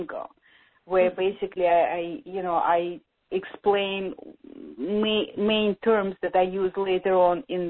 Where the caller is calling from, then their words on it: France; Yeah, I'm calling you from France, so it's 10 o'clock here now.